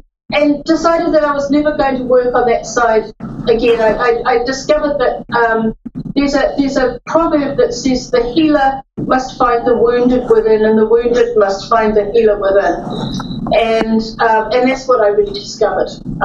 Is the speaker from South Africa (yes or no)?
no; New Zealand; now in United States; that is not a Vermont accent. So just so you know, I'm from New Zealand.